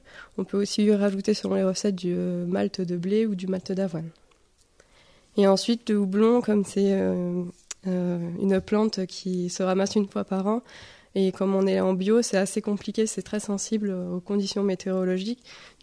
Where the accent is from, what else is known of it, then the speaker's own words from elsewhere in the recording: Occitanie, France; also born or lived in Clermont; moi, pour ma part, j'ai grandi en Lozère depuis que j'ai l'âge de 6 ans, en fait.